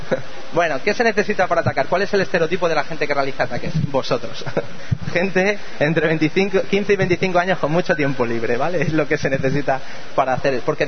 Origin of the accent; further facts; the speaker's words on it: Móstoles, Community of Madrid, Spain; Yo soy de Móstoles, de la Empanadilla, estudié en Vallecas, en la Politécnica